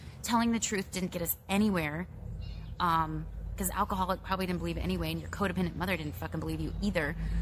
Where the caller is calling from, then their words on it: Cheney, Kansas, United States; And if you grow up in the heart of America, I'm calling you from Cheney, Kansas, which is legitimately the center of the United States.